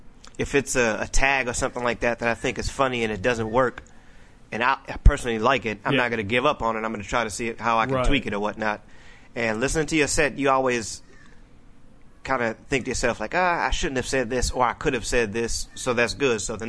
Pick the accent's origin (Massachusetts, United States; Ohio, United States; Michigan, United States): Michigan, United States; Lansing; No, I'm actually from Lansing, Michigan.